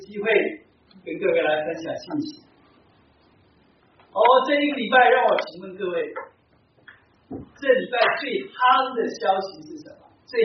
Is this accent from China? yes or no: yes; China; 我们中国人叫做 Silk Road